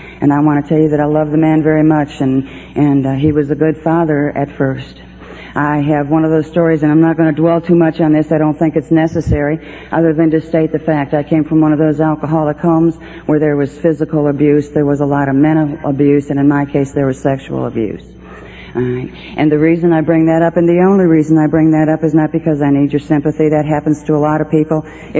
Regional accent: Georgia, United States; Georgia's actually what I call my home state.

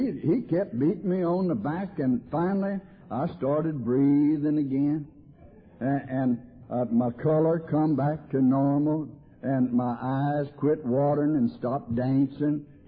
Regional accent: Arkansas, United States; See, I come from Arkansas by request.

